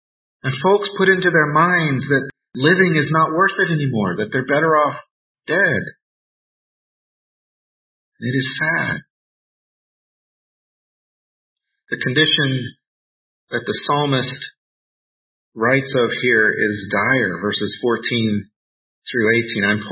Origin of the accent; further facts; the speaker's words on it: Houston, Texas, United States; And one thing growing up in Houston teaches you is that the livestock show and rodeo is huge.